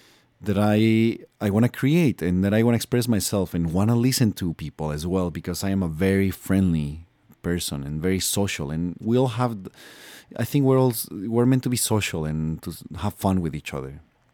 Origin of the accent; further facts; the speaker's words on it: Mexico City, Mexico; now in United States; growing up in Mexico City and living with my mom and struggling in Mexico and then moving to the United States